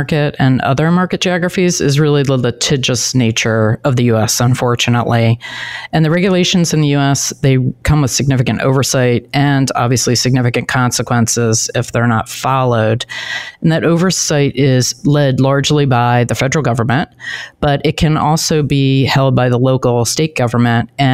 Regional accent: Philadelphia, Pennsylvania, United States; It was first identified, oddly enough, in my hometown of Philadelphia in 1976 during the bicentennial.

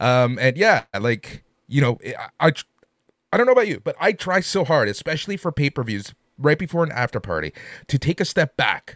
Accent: California, United States; But I'm from Southern California, FYI.

